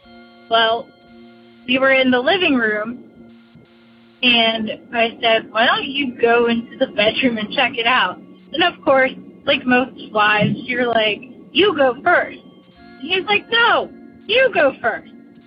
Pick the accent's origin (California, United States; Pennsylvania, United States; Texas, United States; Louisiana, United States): Pennsylvania, United States; Pittsburgh; I am from Pittsburgh, PA, and this is my ghost story.